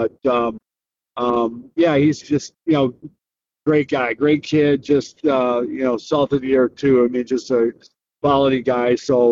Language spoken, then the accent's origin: English; United States; being an American going to Canada, playing in a small town